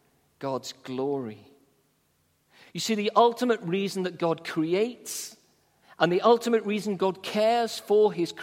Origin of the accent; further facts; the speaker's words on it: St Helens, North West England, United Kingdom; my hometown of St. Helens up in Lancashire.